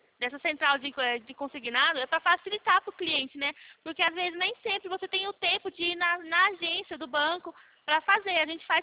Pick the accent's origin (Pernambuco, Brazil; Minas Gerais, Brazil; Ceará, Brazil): Ceará, Brazil; Eu sei que eu sou lá do Ceará, tá?